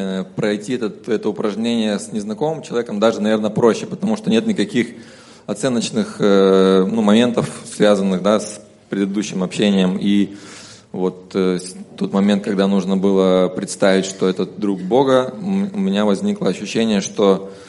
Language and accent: Russian; Khabarovsk, Khabarovsk Krai, Russia; я из Хабаровска.